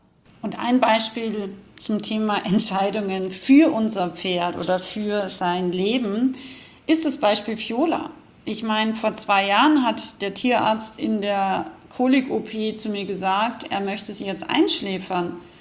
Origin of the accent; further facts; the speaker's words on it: Rauris, Salzburg, Austria; Ich komme aus Österreich, ich bin aus dem Pinzgau. Ich komme aus dem wildesten Alpen Dorf ungefähr, Rauris, genannt das Tal der Gesetzlosen